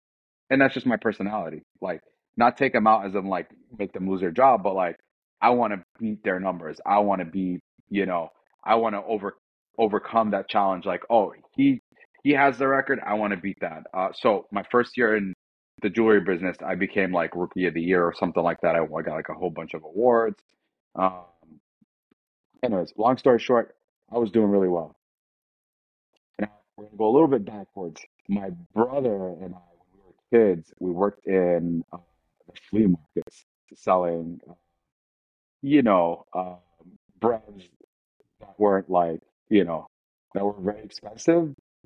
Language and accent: English; New York, United States; I grew up in New York, man. So hustling is part of my DNA.